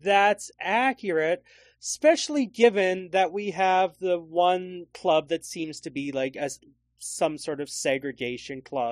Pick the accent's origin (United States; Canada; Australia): Canada; I was raised in Canada at a time when there was the like two or three black families that went to school with me.